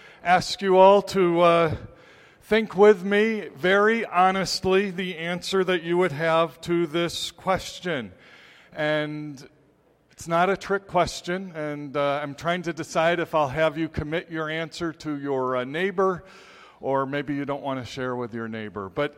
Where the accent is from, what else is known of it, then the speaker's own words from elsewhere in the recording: Evanston, Illinois, United States; Northwestern University in Evanston, which, by the way, is my hometown, and I was in high school, apparently, when this study came out a few blocks away.